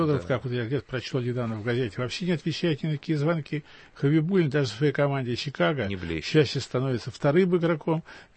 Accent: Moscow, Russia; Мы с вами москвичи

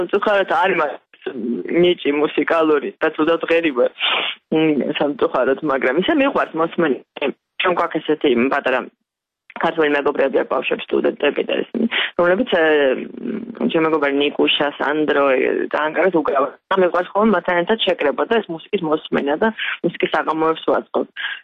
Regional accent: Tbilisi, Georgia; მივხვდი იმისა რომ ჩემ ქალაქაცული, მაგრამ თბილისში გავიზარდე.

